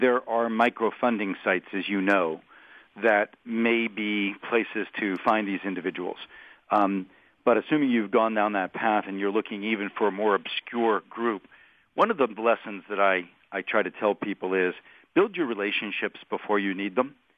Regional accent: Pittsburgh, Pennsylvania, United States; growing up in Pittsburgh, an immigrant Italian family, the struggles that my family had in the 70s of being unemployed

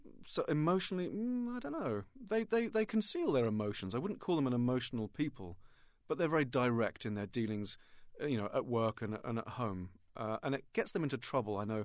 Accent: England, United Kingdom; I'm an Englishman, we have this weird kind of manners and all that kind of stuff.

